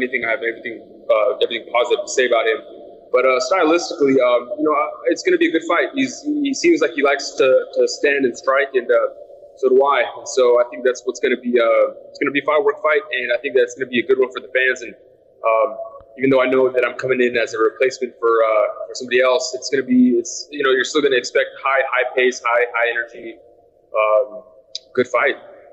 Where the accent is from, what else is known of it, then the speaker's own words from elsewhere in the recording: Gilroy, California, United States; You know, my hometown of Gilroy, I'm trying to set up a place where everybody can go watch and just enjoy the atmosphere